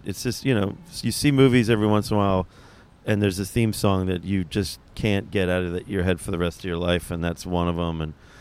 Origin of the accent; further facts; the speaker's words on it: Baltimore, Maryland, United States; Baltimore's kind of the hometown for me, even maybe more than New York, as I went to school there and I grew up in Maryland.